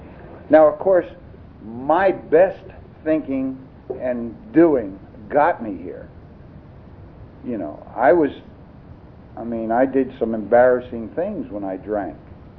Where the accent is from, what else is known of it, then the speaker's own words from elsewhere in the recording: New Jersey, United States; born there; I was born in New Jersey. Okay? And I have kind of like a Yankee sense of humor.